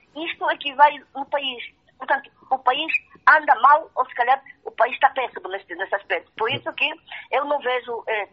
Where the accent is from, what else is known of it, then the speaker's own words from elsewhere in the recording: Huambo, Angola; E esta empresa privada, de facto, atuou com muita incidência na minha terra, no Ambo